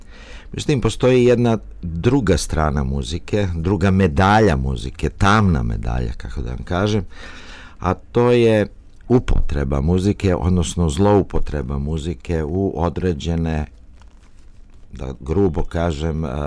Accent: Belgrade, Serbia; Ja sam zatekao kao mali klavir u kući u Beogradu, jer mi smo stara beogradska porodica

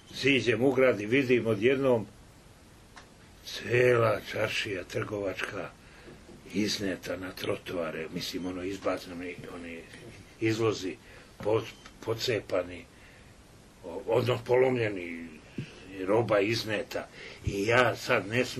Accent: Arilje, Šumadija and Western Serbia, Serbia; mi smo iz Arilja, u Arilju imali porodicu, imali imanje

